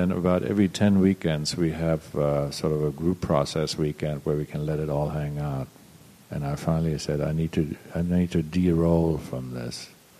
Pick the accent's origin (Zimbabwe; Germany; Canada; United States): Germany; She didn't know I was German. I was born in Germany.